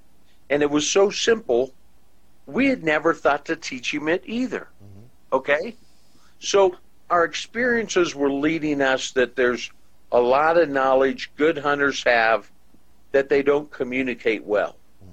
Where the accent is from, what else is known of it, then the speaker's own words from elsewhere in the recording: Colorado, United States; I'm a fifth generation Coloradoan, born and raised in Colorado. So my roots in Colorado go back to the farming and ranching community.